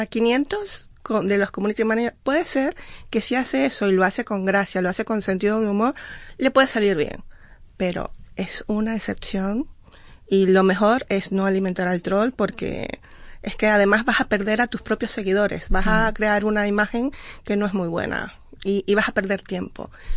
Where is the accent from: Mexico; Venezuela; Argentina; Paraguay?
Venezuela; moved away as an adult; now in Spain; Tengo 15 años aquí en España, pero llegué en el 2002, soy abogada de formación. Y cuando llegué, bueno, trabajé en organismos públicos en Venezuela